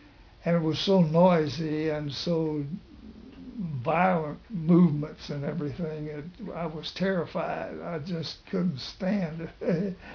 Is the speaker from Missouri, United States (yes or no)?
yes; Odessa, Missouri, United States; born there; I was born in Odessa, Missouri. My father was a jeweler optometrist there in Odessa